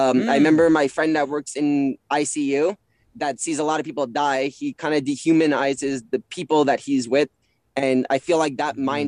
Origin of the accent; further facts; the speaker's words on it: United States; You know, I'm American. This is my country.